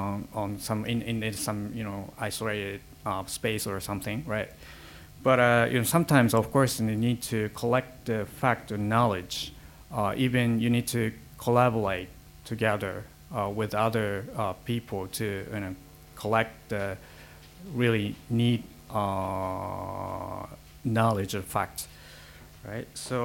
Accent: Japan; from Japan.

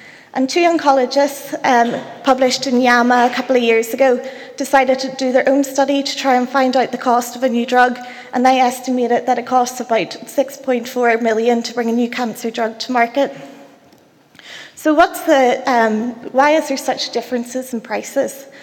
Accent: Belfast, Northern Ireland, United Kingdom; accent: Belfast; And I will try and slow down my Belfast accent, as I know it's extremely hard to understand.

